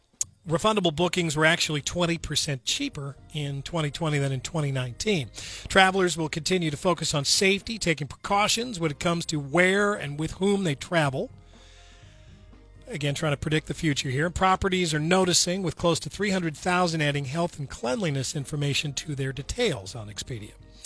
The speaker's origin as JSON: {"language": "English", "region": "Missouri", "country": "United States", "said": "good old Lake of the Ozarks in my home state of Missouri."}